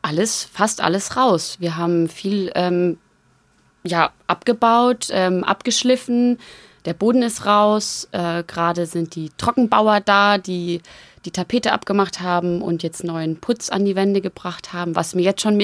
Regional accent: Arnstein, Bavaria, Germany; Bei Arnstein, in der Nähe von Arnstein.

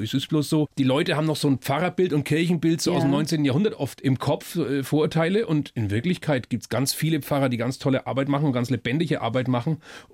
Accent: Bavaria, Germany; ich bin ja Franke

